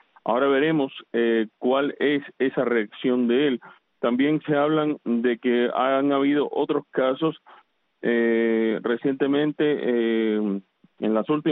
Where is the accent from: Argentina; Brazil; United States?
United States; born there; yo nací aquí en los Estados Unidos, pero sin embargo llevo a Cuba muy cerca de mi corazón, ya que mi abuelo fue un preso político plantado